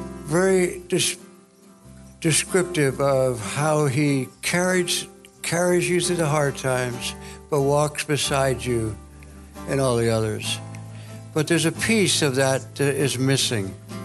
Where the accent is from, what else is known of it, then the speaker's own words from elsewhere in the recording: India; first language hi; English is a second language; moved away; the only home I knew was India. And I'm having trouble with my English because I couldn't speak English when I got here. I spoke a real hill country dialect of Hindi, which I don't remember at all, unfortunately.